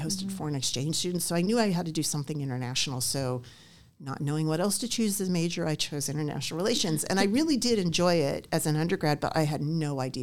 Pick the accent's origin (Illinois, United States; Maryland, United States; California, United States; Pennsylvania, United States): Pennsylvania, United States; Pittsburgh; I grew up in Pittsburgh, Pennsylvania.